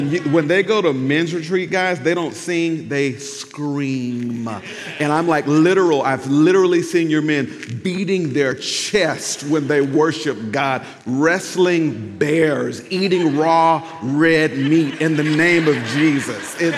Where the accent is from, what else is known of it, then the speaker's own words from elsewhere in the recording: Pearl, Mississippi, United States; Now, I'm just kind of from the country. I was born and raised in Pearl, Mississippi, and that's just certain kind of ways we do things.